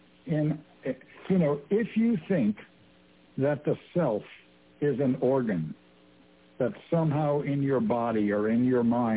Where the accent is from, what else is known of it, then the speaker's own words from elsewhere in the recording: Englewood, United States; I grew up in Englewood for a good part of my